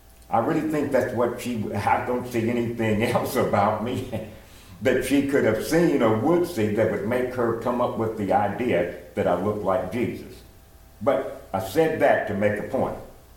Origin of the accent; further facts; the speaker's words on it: Pulaski, Tennessee, United States; My hometown is not far from Athens, 31 miles from it. Middle Tennessee, Pulaski, is very close to the Ardmore, Alabama line, and then Ardmore to Athens.